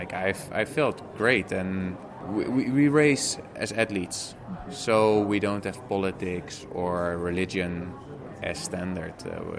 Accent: Netherlands; English is a second language; I'm from Holland.

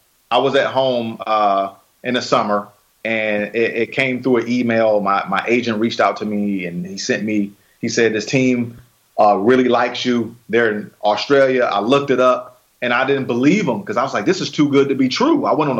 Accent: Detroit, Michigan, United States; Look, man, I'm from Detroit. I'm a city kid.

